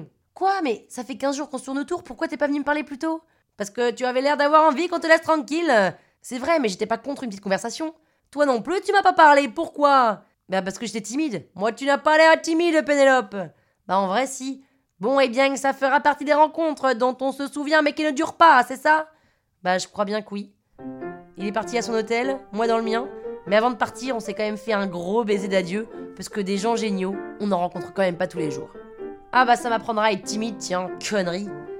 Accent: Paris, Île-de-France, France; « Oui, ah bah comment tu sais que je suis française ?»

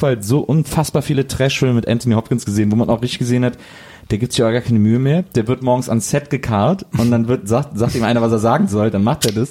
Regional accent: Germany; Aber als Deutscher ist man dann schon so sehr unangenehm berührt.

